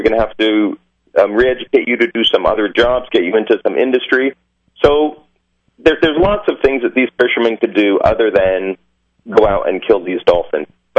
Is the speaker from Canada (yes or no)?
yes; Canada; You know, I'm Canadian.